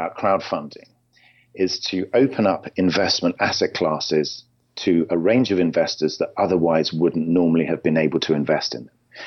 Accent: London, United Kingdom; moved away as an adult; now in California, United States; I moved over to California in November last year. I'm originally from London in England.

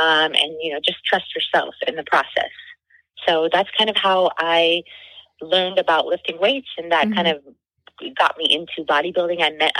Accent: India; English is a second language; also born or lived in Chandigarh; now in United States; I immigrated to the United States from India. Back in 2002. Uh-huh. My parents are from Kashmir, so I grew up in a Kashmiri household, speaking Kashmiri, speaking Hindi. I also lived in Chandigarh area, which is in Punjab

